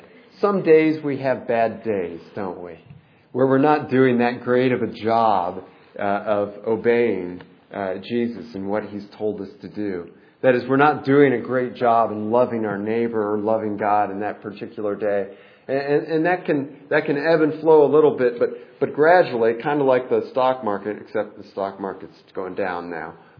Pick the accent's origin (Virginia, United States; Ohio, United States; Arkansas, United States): Ohio, United States; Delaware; somebody here that lives in my hometown who's visiting this morning in Delaware, Ohio, Rutherford B.A.'s High School. And as I was growing up there